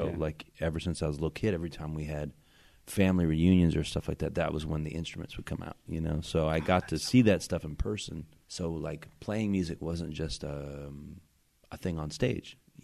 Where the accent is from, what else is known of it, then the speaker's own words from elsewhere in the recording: Akron, Ohio, United States; now in Nashville, United States; I moved to Nashville from Akron. It's the only other place I've lived besides Akron.